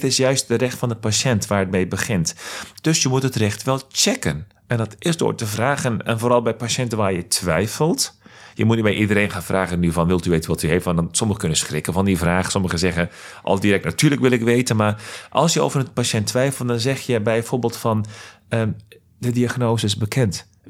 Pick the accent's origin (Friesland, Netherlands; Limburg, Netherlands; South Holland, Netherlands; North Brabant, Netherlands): North Brabant, Netherlands; Veghel; toen ik klein was in Veghel, waar ik geboren ben